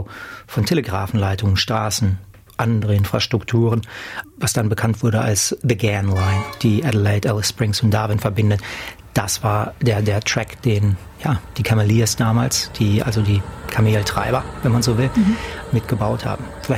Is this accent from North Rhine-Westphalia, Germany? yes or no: yes; Herford, North Rhine-Westphalia, Germany; moved away as an adult; Meine Frau und ich, also Stefanie, wir kommen aus Herford in NRW und sind 2014 aus Deutschland weg.